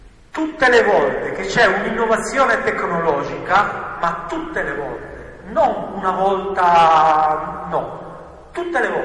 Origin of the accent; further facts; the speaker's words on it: Liguria, Italy; Io produco olio molto modestamente, sono della Riviera dei Fiori, quindi produco il famoso olio di olive vergiasche.